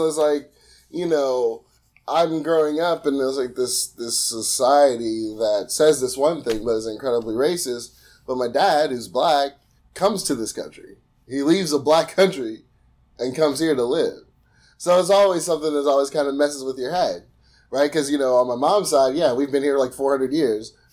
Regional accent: Pittsburgh, Pennsylvania, United States; I'm a Jamaican. I grew up in a white working class section of Pittsburgh. I went to Catholic school.

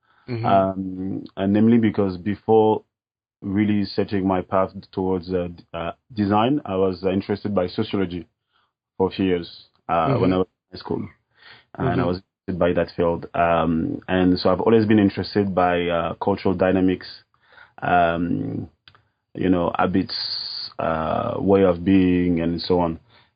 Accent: France; West Africa, West African countries, I grew up in France.

